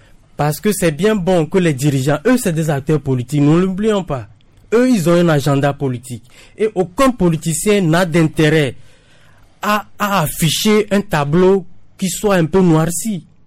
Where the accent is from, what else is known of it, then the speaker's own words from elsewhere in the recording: Togo; Je l'ai toujours dit, moi je suis togolais.